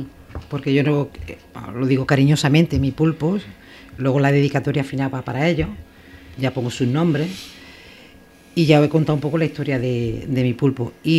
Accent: Arjona, Andalusia, Spain; born there; now in Andújar, Spain; porque yo, Andújar, soy hija adoptiva, aunque nací en Arjona, pero estoy casada con un andujeño y llevo muchos años aquí

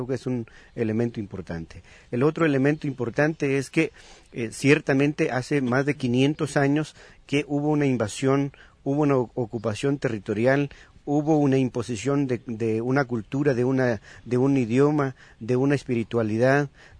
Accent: Guatemala; nos han dicho que somos guatemaltecos todos, en realidad la gran cantidad de la población que convivimos en este país, pertenecemos a una cultura, conservamos nuestros idiomas

